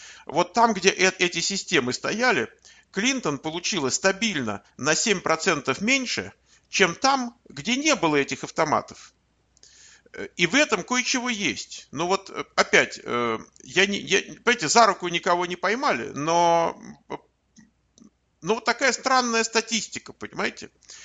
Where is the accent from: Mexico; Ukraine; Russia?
Mexico; Russian is a second language; Вы постоянно таким голосом произносите, что я из Мексики.